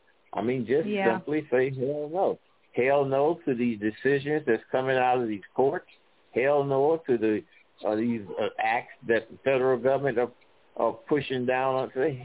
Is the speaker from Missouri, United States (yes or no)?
yes; Missouri, United States; Yeah, I was born in Missouri.